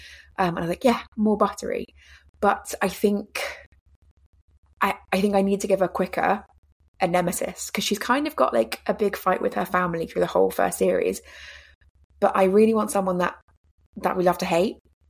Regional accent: England, United Kingdom; I hate saying that because I'm English

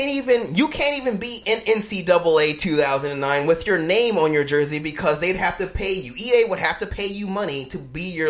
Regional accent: Kentucky, United States; born there; I was born in Kentucky.

